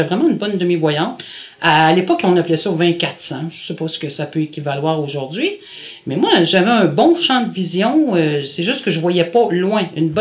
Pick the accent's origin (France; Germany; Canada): Canada; Montreal, Quebec; moved away as an adult; D'abord, je suis née à Montréal. Je suis une vraie Montréalaise de souche. Quoique j'habite plus à Montréal maintenant, mais j'ai habité à Montréal jusqu'à l'âge de 20 ans.